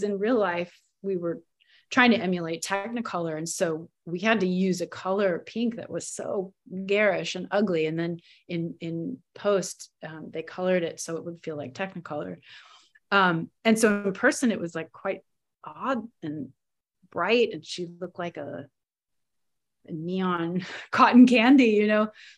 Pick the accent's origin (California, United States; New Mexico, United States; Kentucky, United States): New Mexico, United States; Taos; born there; I mean, it sounds like really hippie, and I was born in Taos